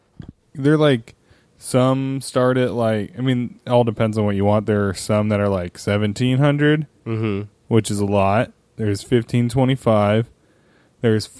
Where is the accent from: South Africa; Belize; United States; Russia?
United States; Roseville, California; also born or lived in Los Angeles; But I left that and I'm moving from Los Angeles up to my hometown of Roseville to pursue some career options up there.